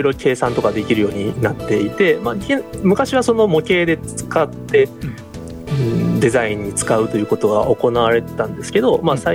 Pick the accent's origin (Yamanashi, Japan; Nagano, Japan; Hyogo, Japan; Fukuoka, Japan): Hyogo, Japan; 出身は兵庫県なんですけど、